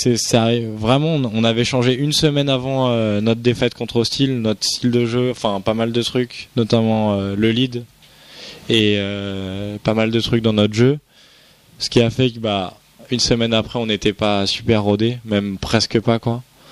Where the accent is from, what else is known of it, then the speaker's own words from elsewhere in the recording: France; Comme on est français, ça nous arrive de nous faire refuser des entraînements.